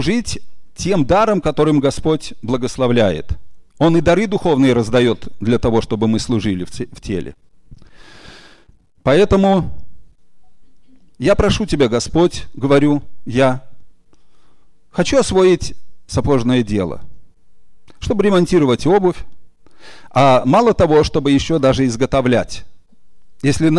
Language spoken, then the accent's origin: Russian; Visaginas, Utena County, Lithuania; Я говорю, из Висагинаса.